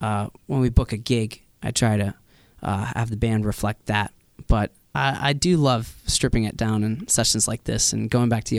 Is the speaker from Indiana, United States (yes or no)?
no; New York, United States; I mean, growing up on Long Island as well.